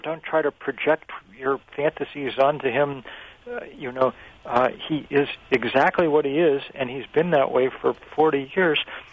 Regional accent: Vermont, United States; because I'm from Vermont, right?

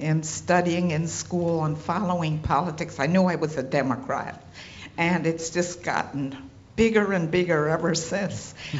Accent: New Jersey, United States; now in West Bend, United States; We live in West Bend, Wisconsin, a very conservative area. I grew up in New Jersey in a very conservative area

